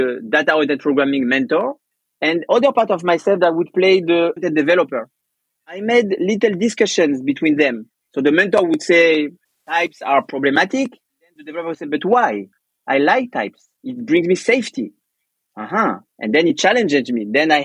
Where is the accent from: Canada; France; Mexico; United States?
France; born there; English is a second language; I'm not a Native American speaker. Yeah. I was born in France